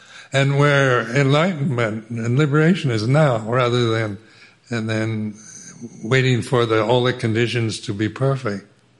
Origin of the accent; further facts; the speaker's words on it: United States; Being American, you tend to criticize, compare America with England and Thailand, and you know, the English character is very different from the American one.